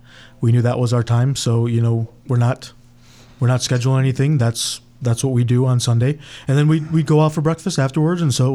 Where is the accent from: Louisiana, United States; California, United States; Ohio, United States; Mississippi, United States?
Ohio, United States; Olmsted Falls; Yeah, west side of Cleveland, born and raised. Yeah, my family's still there.